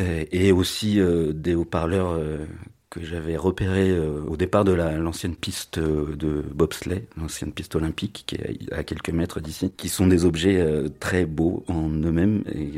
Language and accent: French; Autrans, Auvergne-Rhône-Alpes, France; comme c'est un territoire auquel je suis attaché puisque j'ai grandi à Autran, enfin je suis natif d'ici.